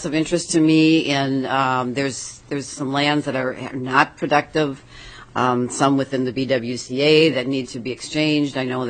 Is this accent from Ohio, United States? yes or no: no; Minnesota, United States; well, I'm from Itasca County, and we have over 1,000 of the 10,000 lakes.